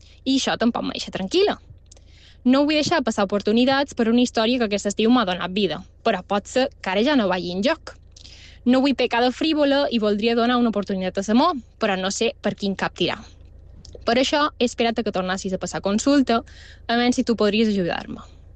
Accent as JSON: {"language": "Catalan", "town": "Ariany", "region": "Balearic Islands", "country": "Spain", "said": "Soc una balança d'Ariany de 24 anys"}